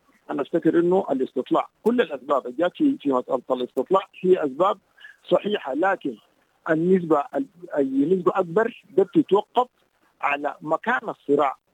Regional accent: Kordofan, Sudan; خاصة عندنا في كردفان بيجدد سنويا مع نزول الأمطار

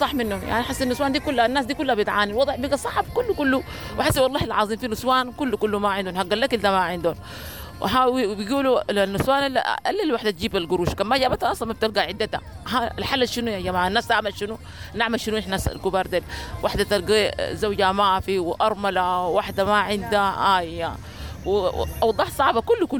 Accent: Sudan; دي بلدنا السودان اصلا يعني اصلا دي بلدنا

